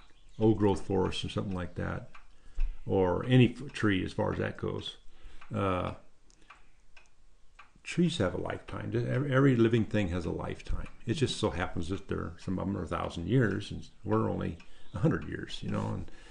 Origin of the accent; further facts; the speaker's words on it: Burns, Oregon, United States; I was originally from Burns, but I lived on my granddad's ranch.